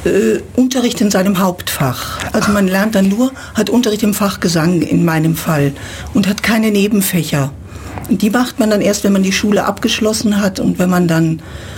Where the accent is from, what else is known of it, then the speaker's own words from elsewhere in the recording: Münster, North Rhine-Westphalia, Germany; Münster, ja? In Westfalen, im schönen Münster. Und im schönen Münsterland, ja, bin ich aufgewachsen.